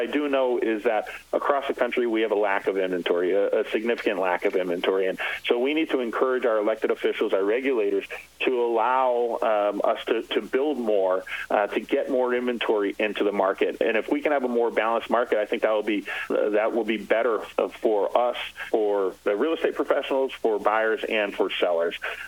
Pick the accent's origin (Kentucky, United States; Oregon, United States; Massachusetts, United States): Massachusetts, United States; I'm from Massachusetts, and in Massachusetts, written buyer contracts or buyer broker contracts are not part of license law or statute.